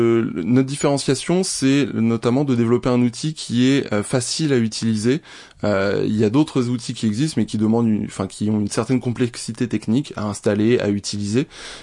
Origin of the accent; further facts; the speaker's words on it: Le Havre, Normandy, France; also born or lived in Marseille; j'ai 41 ans, je suis originaire du Havre. Après des études d'école de commerce dans la région de Marseille, je suis revenu au Havre.